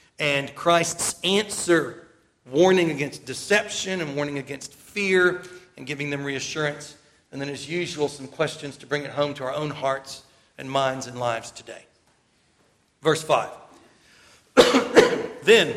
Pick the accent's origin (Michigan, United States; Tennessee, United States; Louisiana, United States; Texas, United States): Tennessee, United States; Now, I did a little math. I'm from Tennessee.